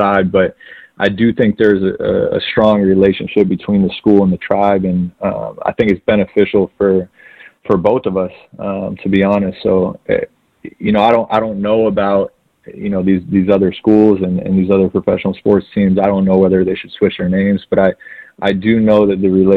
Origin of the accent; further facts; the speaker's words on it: Florida, United States; growing up in Florida, you don't really take notice, but how much history there were with Native American tribes.